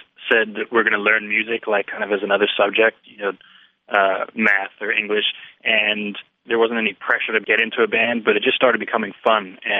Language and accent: English; South Africa; also born or lived in London; now in Phoenix, United States; Three of us are born in London, one born in South Africa. We grew up in South Africa, moved to Phoenix, started the band here in Phoenix